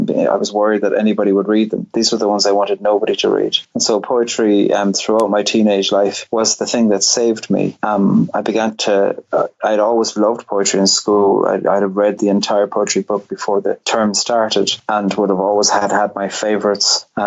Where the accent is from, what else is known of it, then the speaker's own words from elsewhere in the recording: Cork, Munster, Ireland; I grew up in Cork on the very south coast